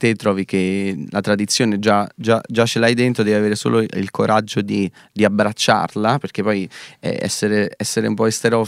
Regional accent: Campania, Italy; un ragazzo della provincia di Napoli che chiaramente è affascinato dall'oltreoceano, però alla fine sono napoletano, esatto. e di qua, italiano.

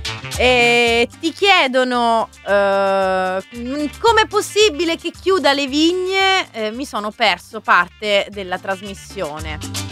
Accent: Rome, Lazio, Italy; Io da romana devo dire che ogni volta

